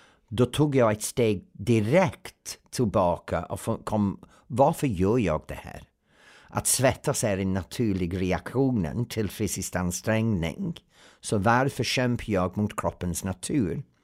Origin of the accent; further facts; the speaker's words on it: England, United Kingdom; now in Sweden; Jag raka kommer från England, jag är britt, men jag är svensk. Jag har bott här 30 år. Min sätt att leva, min skatt, min framtid, det är svensk, det är Sverige. Jag har inte avsikt att flytta tillbaka till England.